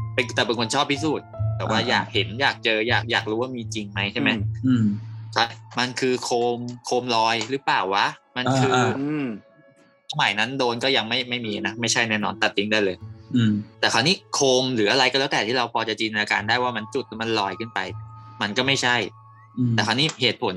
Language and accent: Thai; Sing Buri, Thailand; เรื่องมันเกิดที่จังหวัดบ้านเกิดผมเลยสิงห์บุรี